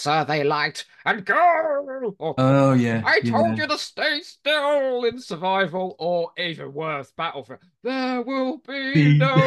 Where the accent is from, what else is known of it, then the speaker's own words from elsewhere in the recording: Crawley, South East England, United Kingdom; You got to remember, I'm from Crawley, right? It's quite a feral upbringing.